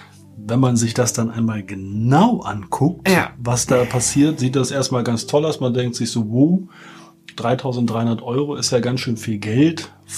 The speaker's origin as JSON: {"language": "German", "region": "Berlin", "country": "Germany", "said": "ich komme ja aus Berlin und nehme nicht gerne ein Blatt vor den Mund, wa?"}